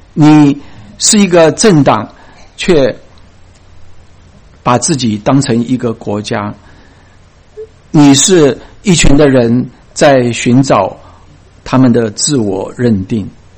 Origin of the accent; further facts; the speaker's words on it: China; now in United States; 我是你的，我也是从你那边来的。你在我的里边，但是我在你的外面生活居住。我今天在美国，不是在中国。